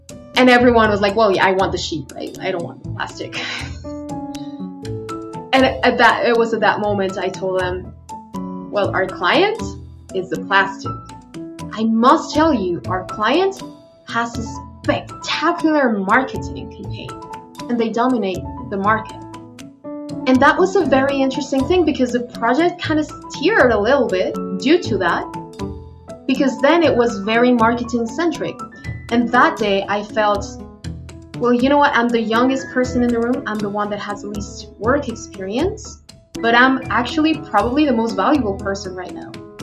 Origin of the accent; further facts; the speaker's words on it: Mexico City, Mexico; I was born and I grew up in Mexico City, which is Mexico's capital. So it's a very noisy, very fast-paced, very crowded city. I grew up with that, so it's okay, it feels like home.